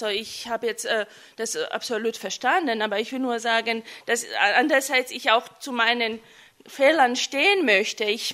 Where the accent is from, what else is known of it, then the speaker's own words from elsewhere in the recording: Georgia; first language Georgian; German is a second language; weil meine Muttersprache Georgisch ist